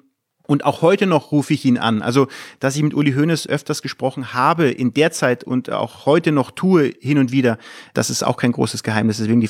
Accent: Munich, Bavaria, Germany; now in Mönchengladbach, Germany; Ich bin in München groß geworden.

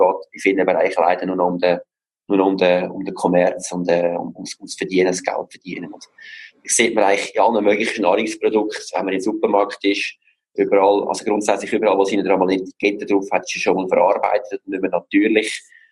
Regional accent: Switzerland; als Schweizer denke ich, haben wir auch das Glück

